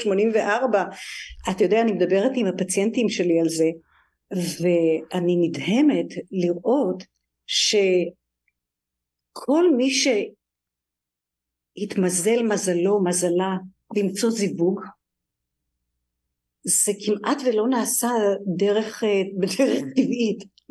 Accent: Tel Aviv, Tel Aviv District, Israel; אני במקור מתל אביב, מהדר יוסף, שזה שכונה צפונית לתל אביב.

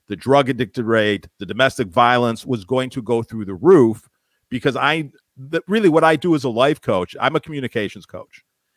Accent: Las Vegas, Nevada, United States; I grew up in Vegas.

